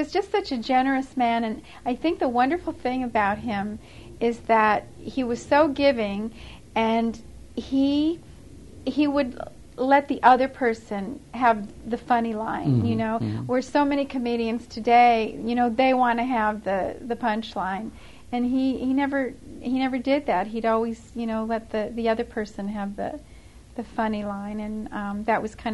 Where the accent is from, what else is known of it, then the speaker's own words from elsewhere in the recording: Beverly Hills, California, United States; born there; because I was born in Beverly Hills.